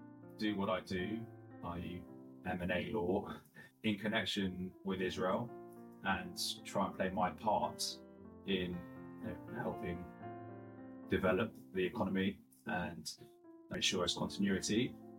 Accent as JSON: {"language": "English", "town": "Stanmore", "region": "London", "country": "United Kingdom", "tie": "born or raised there", "said": "I grew up in Northwest London in Stanmore, Rushbrook Up Primary School and JFS Secondary School. And I always enjoyed my Judaism."}